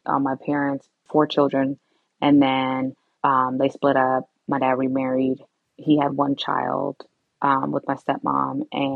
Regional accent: Ethiopia; also born or lived in Sudan; now in United States; We're Ethiopian. We just lived. I was born in Sudan because they fled.

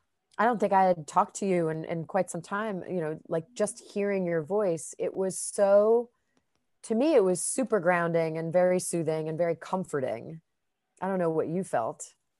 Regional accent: New York City, New York, United States; And then me being raised in New York City since I'm a litt

